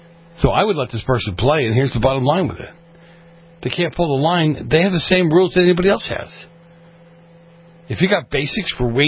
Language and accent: English; Boston, Massachusetts, United States; On this day in history, March 17th, the British troops got chased out of Boston, my hometown.